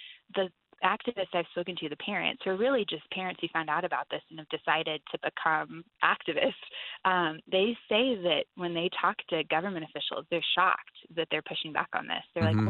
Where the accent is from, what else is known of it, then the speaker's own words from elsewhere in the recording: Colorado, United States; Colorado, my home state, is in a really public battle updating their sex ed laws.